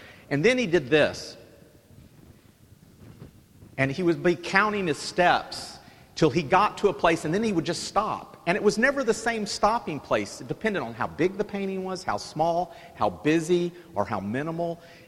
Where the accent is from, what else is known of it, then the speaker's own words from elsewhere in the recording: Dallas, Texas, United States; This particular painting I have to talk about because I'm from Dallas. There's no such thing. I mean, Dallas-Fort Worth is all one big community to me at this point.